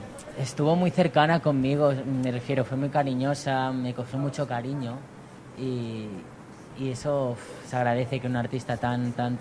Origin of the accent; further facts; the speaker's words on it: Tarragona, Catalonia, Spain; Tarragona.